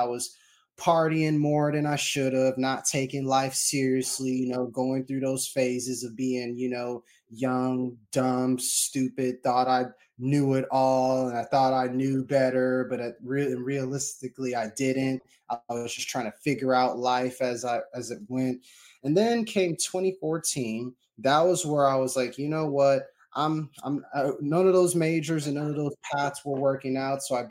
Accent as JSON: {"language": "English", "town": "Corpus Christi", "region": "Texas", "country": "United States", "tie": "born or raised there", "said": "I was born and raised, of course, in Corpus Christi, Texas, which is my hometown."}